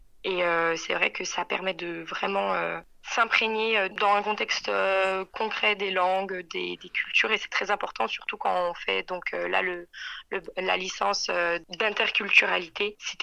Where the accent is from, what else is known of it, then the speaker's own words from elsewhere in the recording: Flagey-Échézeaux, Bourgogne-Franche-Comté, France; Moi, je suis originaire de Bourgogne, d'un petit village à côté de Dijon, Flagey-Chezoux.